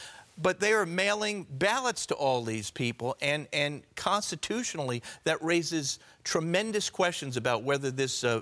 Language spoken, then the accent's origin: English; California, United States; This is paradise.